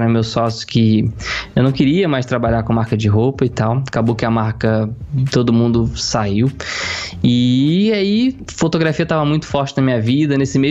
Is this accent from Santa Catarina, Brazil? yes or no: no; Rio de Janeiro, Brazil; accent: carioca; now in São Paulo, Brazil; A gente tinha o nosso playground maravilhoso, que era a cidade do Rio de Janeiro, né? Hoje eu moro em São Paulo, mas eu sou carioca. Muitas pessoas devem perceber pelo sotaque. Meu sotaque já tá meio misto